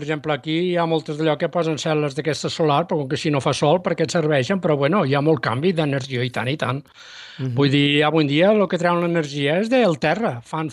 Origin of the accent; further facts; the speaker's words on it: La Vilella Baixa, Catalonia, Spain; Que jo me recordo que quan érem petits a la Vilella Baixa, quan anava a dormir